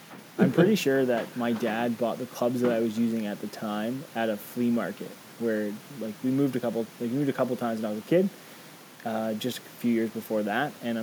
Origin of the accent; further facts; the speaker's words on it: Canada; a bunch of my friends who I used to play golf with, being Canadian, played hockey with, being Canadian, that was like the thing you do.